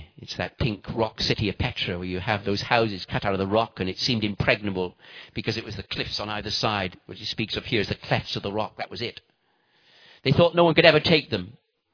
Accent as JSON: {"language": "English", "town": "Bristol", "region": "South West England", "country": "United Kingdom", "said": "because originally I came from Bristol, apparently"}